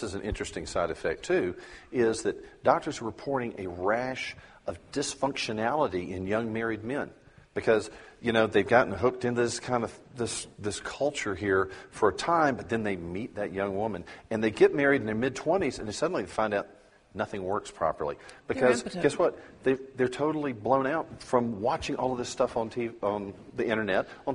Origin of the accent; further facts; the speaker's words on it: the South, United States; we're from the South. We're from the Bible Belt, right?